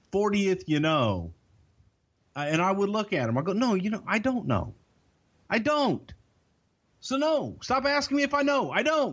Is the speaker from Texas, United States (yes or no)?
yes; Texas, United States; Now, I'm a Southerner. I'm from Texas.